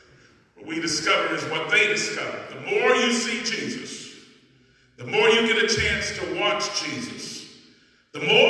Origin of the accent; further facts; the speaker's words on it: Indianapolis, Indiana, United States; I was a little boy growing up in Indianapolis, and we used to sing this song.